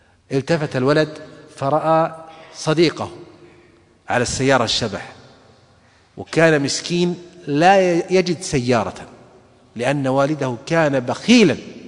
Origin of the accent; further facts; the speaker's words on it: Saudi Arabia; واحد يا إخواني عندنا في السعودية رايح بيفرغ أراضي لأولاده